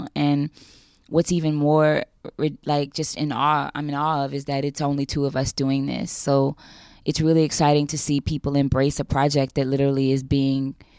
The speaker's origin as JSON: {"language": "English", "town": "New Orleans", "region": "Louisiana", "country": "United States", "said": "I came from New Orleans where there were no options."}